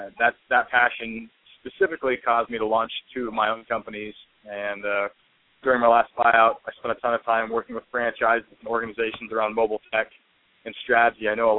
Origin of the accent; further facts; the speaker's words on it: Idaho, United States; I grew up in North Idaho, and funny enough, about 2 hours south of Canada and 4 hours in from Seattle.